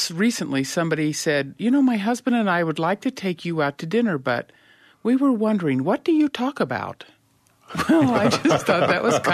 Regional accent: Orem, Utah, United States; from Orem.

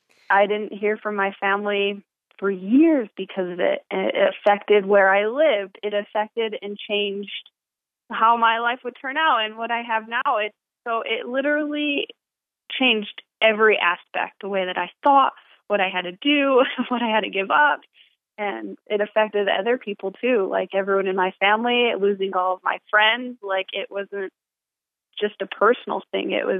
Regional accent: New York, United States; Sure. Well, I'm from New York, and right before my 21st birthday, I met the missionaries.

